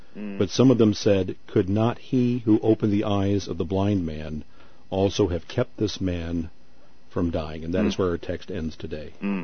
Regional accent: St. Louis, Missouri, United States; If I were to come under cover of darkness to Chicago, because I'm from St. Louis, and we know how you feel about St. Louis guys.

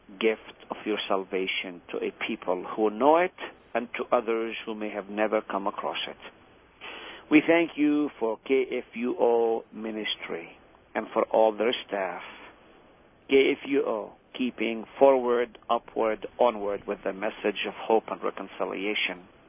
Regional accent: Nazareth, North District, Israel; walking through my hometown of Nazareth, spending a little time on Mount Calvary.

